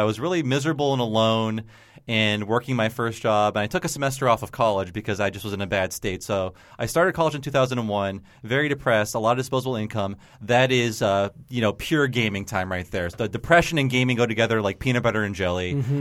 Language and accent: English; Youngstown, Ohio, United States; Yeah, I come from Youngstown. It's worse.